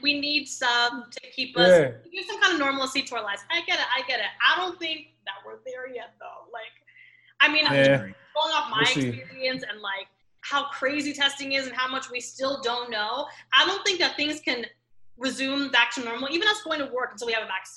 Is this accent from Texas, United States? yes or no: no; New York, United States; born there; I was born in New York. I like to claim New York as part of my being.